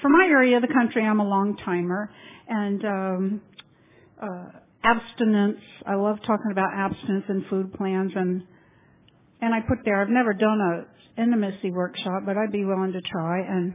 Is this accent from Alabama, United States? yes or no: no; Titusville, Florida, United States; I'm from Titusville, Florida, and I serve as a trustee for World Service, serving Region 8.